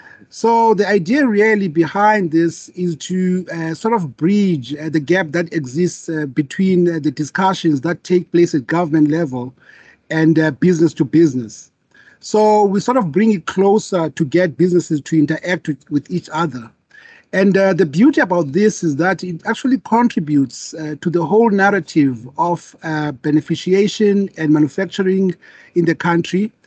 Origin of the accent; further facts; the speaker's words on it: South Africa; And also me being a South African, I really try by all means to protect the interest of South Africans.